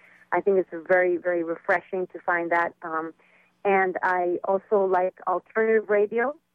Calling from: San Francisco, California, United States; I'm calling from San Francisco.

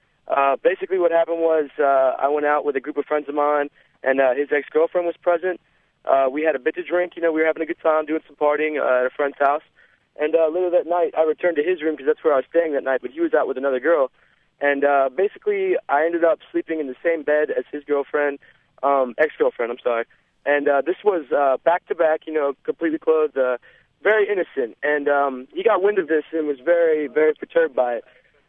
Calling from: Charlotte, North Carolina, United States; I'm from Charlotte.

